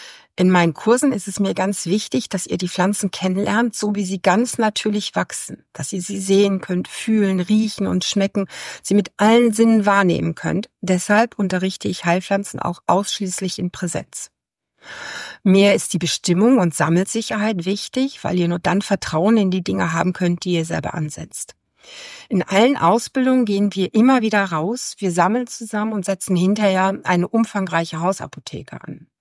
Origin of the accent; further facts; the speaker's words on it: Baden-Württemberg, Germany; now in Westerwinkel, Germany; Ja, also ich werde diesen Sommer 60 Jahre alt. Ich bin in Heidelberg geboren und in den Wäldern von Odenwald groß geworden.